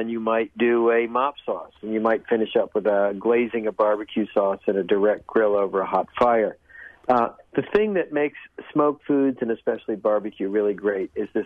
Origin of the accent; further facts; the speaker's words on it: New England, United States; I'm a Yankee from New England.